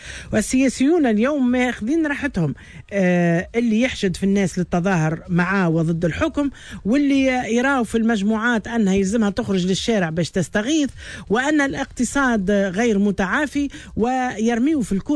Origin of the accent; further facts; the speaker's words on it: Tunisia; وأن بلادنا تونس قد تنحدر إلى مصاف الدول غير القادرة على تسديد ديونها